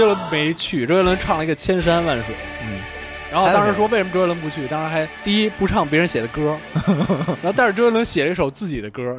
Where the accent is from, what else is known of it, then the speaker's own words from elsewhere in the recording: Beijing, China; 身为北京人